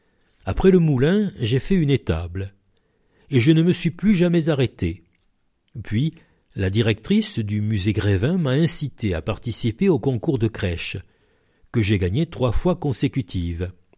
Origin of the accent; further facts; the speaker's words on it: Marseille, Provence-Alpes-Côte d'Azur, France; Je suis né à Marseille, dans le quartier de la Pointe Rouge. À l'époque, c'était un village, avec des champs, des chevaux, des vaches. Il y avait même une laiterie près de chez nous.